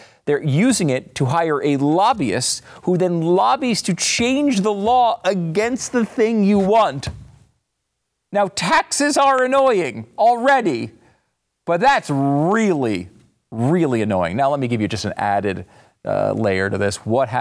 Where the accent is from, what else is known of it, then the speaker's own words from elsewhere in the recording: Connecticut, United States; I gotta be honest with you. I grew up in Connecticut. I feel like we went back to school like late September.